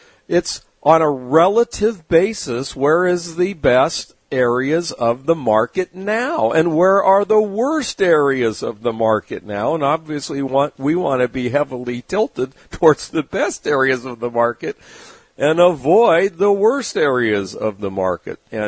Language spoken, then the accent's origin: English; San Diego, California, United States; Growing up in San Diego and hanging out at the beach with my friends and having the days off to learn and invent things, you know, that was me.